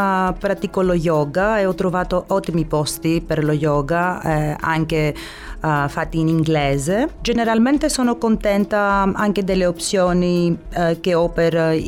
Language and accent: Italian; Greece; Italian is a second language; now in Cagliari, Italy; Sono greca.